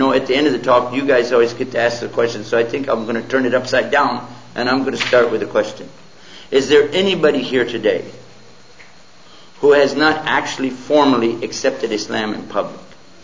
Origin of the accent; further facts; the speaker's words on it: Texas, United States; accent: Texan; Although I really am a native Texan speaker, I did my master's in English, so I'm translating from Texas to English.